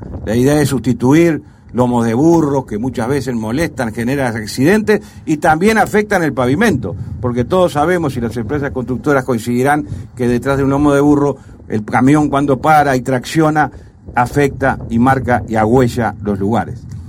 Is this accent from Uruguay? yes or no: yes; Uruguay